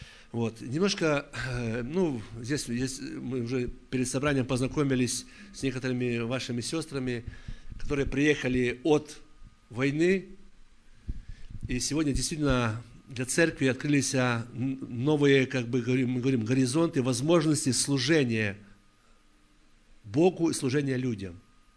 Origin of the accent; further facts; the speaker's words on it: Novovolynsk, Volyn Oblast, Ukraine; also born or lived in Karelia; я сам родом с Украины, с Волыни, город Нововолынск такой. Я долгое время был в служении в России, в Мурманской области и Карелии, немножко так.